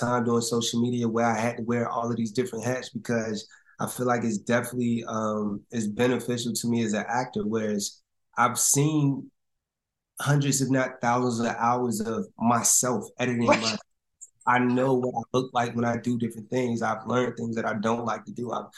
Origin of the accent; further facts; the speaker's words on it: Virginia, United States; Virginia.